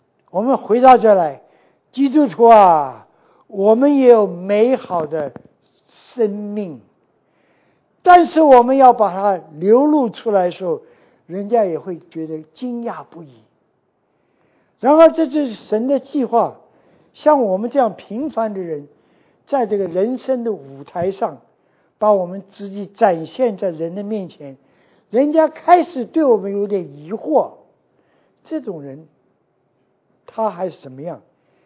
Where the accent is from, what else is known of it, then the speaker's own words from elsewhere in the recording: Chongqing, China; also born or lived in Shanghai / Nanjing; 我从中国出来的，我中国记得小时候在重庆，后来到上海，到南京，在中国这一圈走了。我现在四川话也会讲，上海我给讲了，南京话会讲，讲的不太好就是了啊。然后广东话也是讲了啊